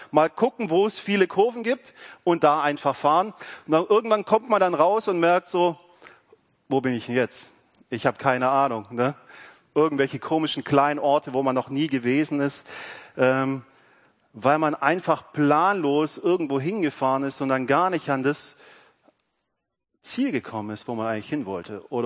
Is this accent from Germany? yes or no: no; Rohrau, Lower Austria, Austria; ich komme aus Rohrau mit dem Hans gemeinsam in der Gemeinde.